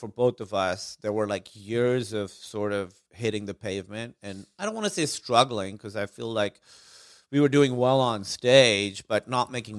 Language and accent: English; Karachi, Sindh, Pakistan; I grew up in Karachi, Pakistan.